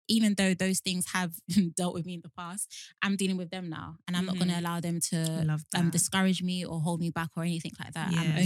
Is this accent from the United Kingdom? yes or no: no; Nigeria; Even as a Nigerian, I'm no, she's not even lying. Juju is actually real.